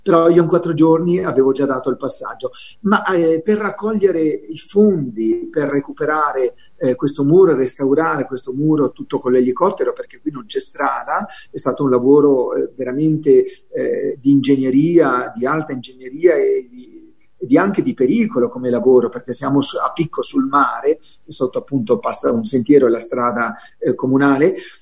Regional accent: Lombardy, Italy; io sono lombardo e quindi sono qua in aiuto ai Liguri per questo progetto.

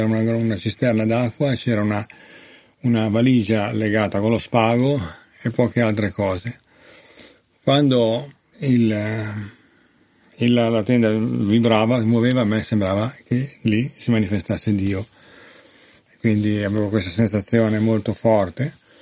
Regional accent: Liguria, Italy; born there; Io sono nato in Liguria

